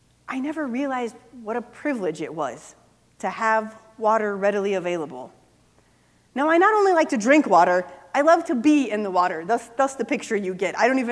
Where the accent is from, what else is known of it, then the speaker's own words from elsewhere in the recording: Missouri, United States; We grew up in Missouri, so soda, but pop in Iowa.